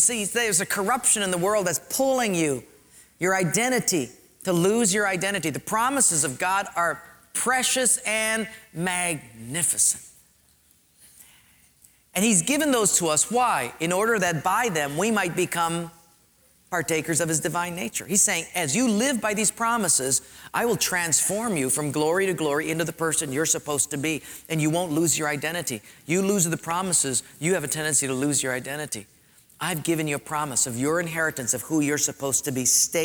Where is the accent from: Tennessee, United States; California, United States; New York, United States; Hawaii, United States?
Hawaii, United States; Honolulu; I was raised in Palolo Valley. We were very poor.